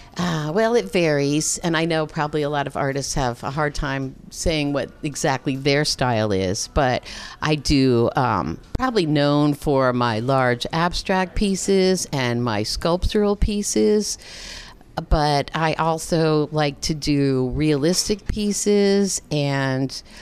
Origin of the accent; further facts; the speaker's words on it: Connecticut, United States; And then when we grew up in Connecticut, so when we had the snow on the ground, we would, you know, sculpt not just snowmen, but sculptures in the snow.